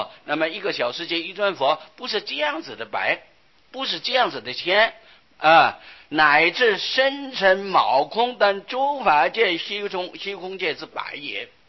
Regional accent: China; 说印度当时的说一呀、跟我们中国人的说法不一样。

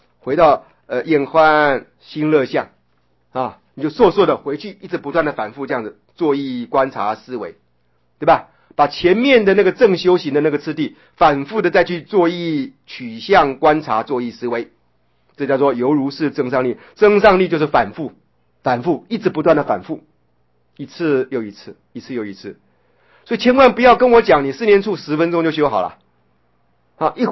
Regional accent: China; 我刚才讲的那个啊，是我们中国人的寓言啊，中国人的寓言故事啊

